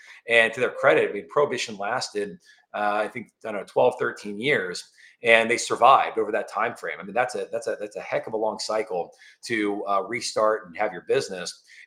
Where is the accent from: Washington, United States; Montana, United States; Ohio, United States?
Ohio, United States; Mainville; born there; Myself, I was born in Mainville, Ohio, and you kind of center of the country, more Midwestern.